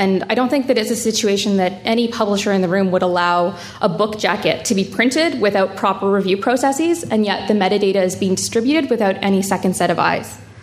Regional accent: Canada; being a Canadian consumer myself

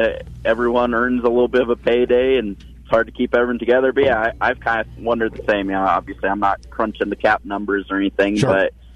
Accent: Colorado, United States; growing up in Colorado, the Avs came at just the perfect time for me. You know, I was a young kid, impressionable.

